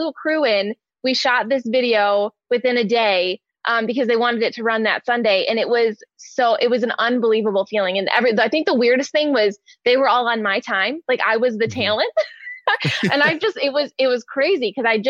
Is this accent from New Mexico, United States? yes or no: no; Detroit, Michigan, United States; I love Lions fans and I'm from Detroit originally.